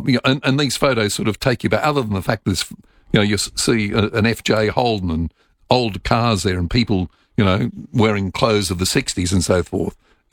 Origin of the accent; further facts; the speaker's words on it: Melbourne, Victoria, Australia; Well, I can tell you, I'm from Melbourne originally, and I went to the first drive-in in Melbourne.